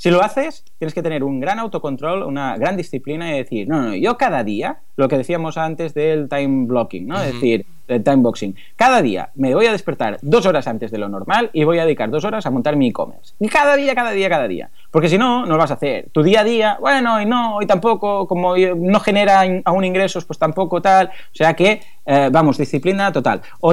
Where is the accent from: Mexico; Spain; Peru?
Spain; Mataró, Catalonia; porque yo soy de Mataró